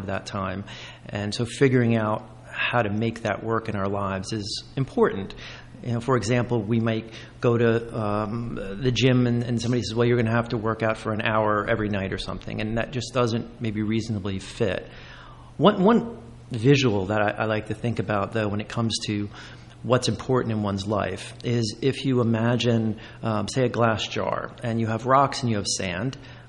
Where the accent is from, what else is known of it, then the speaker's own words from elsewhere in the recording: New Jersey, United States; Born and raised in Hunterdon County, and my office, I can actually see it from here, been on Main Street for 17 years.